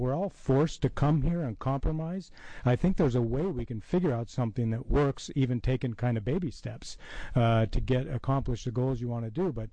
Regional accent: The Dalles, Oregon, United States; You know, I think most of you know I grew up in the Dalles, and when I was younger, you didn't go to Hood River that much, which was 19 miles away.

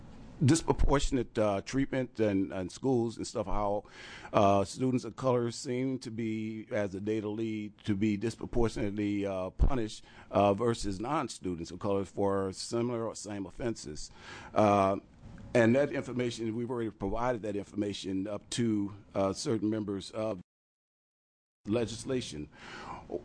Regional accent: Eugene, Oregon, United States; just to kind of correct the records, I'm from Eugene. But that's okay. We're pretty close to Corvallis, so I can see how that can be.

